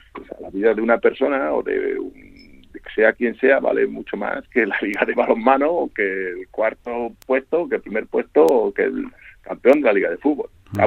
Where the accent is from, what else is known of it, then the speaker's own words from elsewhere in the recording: Spain; yo lo palpo como español que trabajo aquí